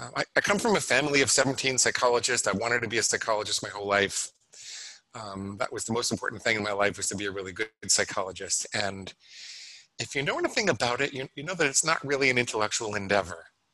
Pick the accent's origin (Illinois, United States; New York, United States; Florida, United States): New York, United States; New York City; I was brought up in and around New York City, so it's a very good town for that kind of thing.